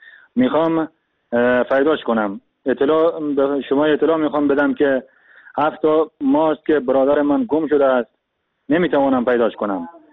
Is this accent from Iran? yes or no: no; Afghanistan; now in Turkey; من از افغانستان آمدم به ترکیه.